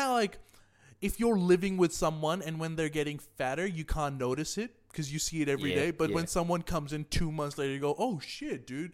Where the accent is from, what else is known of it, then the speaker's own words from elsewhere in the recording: Pakistan; So when I was growing up in Pakistan, my security guard, like the house security guard